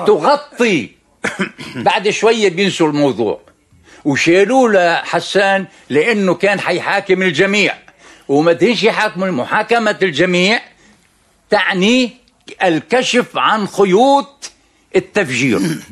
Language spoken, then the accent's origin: Arabic; Lebanon; الطبقة السياسية فاسدة عندنا في لبنان